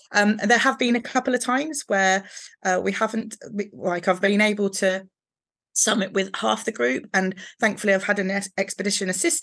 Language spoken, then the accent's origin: English; England, United Kingdom; so I'm actually English.